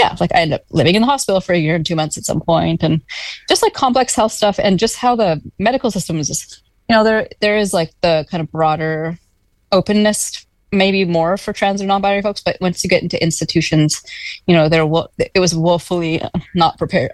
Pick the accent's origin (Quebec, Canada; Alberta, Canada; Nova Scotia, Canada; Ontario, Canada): Alberta, Canada; growing up in Alberta